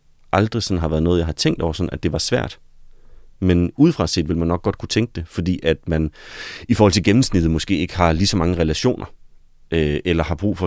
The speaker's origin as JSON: {"language": "Danish", "region": "West Jutland", "country": "Denmark", "tie": "born or raised there", "said": "altså jeg voksede op i Vestjylland i 90'erne, så der var ikke, det skal ikke noget negativt, men sådan, det er jo ikke fordi, det sådan er et sted, hvor al kulturen finder hen."}